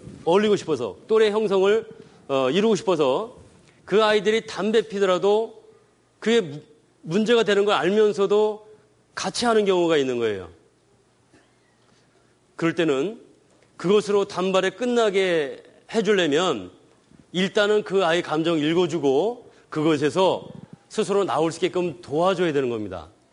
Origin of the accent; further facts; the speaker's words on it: Cheorwon, Gangwon, South Korea; 전 강원도 철원이라서 그런지 이북 그 지역이라서 그런지 구호품이 많았습니다.